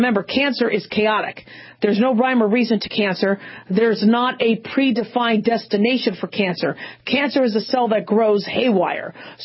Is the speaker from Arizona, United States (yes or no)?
yes; Phoenix, Arizona, United States; now in Las Vegas, United States; You know, I grew up in Phoenix. I'm living in Vegas.